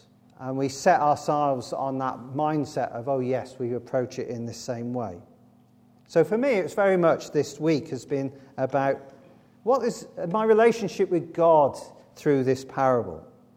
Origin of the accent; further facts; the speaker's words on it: Maidstone, South East England, United Kingdom; born there; I was born in Maidstone, and I've got some family still over down in the southeast.